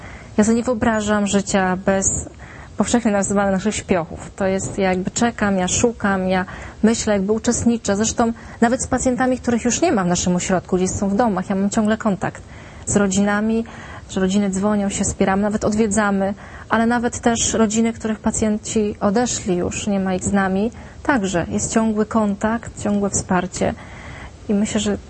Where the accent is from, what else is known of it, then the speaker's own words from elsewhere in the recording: Bydgoszcz, Kuyavian-Pomeranian Voivodeship, Poland; miałam pacjenta w szpitalu w Toruniu, chociaż jestem z Bydgoszczy